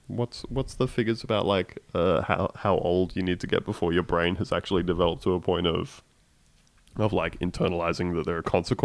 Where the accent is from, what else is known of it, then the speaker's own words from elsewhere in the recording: Canberra, Australian Capital Territory, Australia; moved away as an adult; now in Melbourne, Australia; I grew up in Canberra and I didn't move to Melbourne until I was, like, in my mid-20s.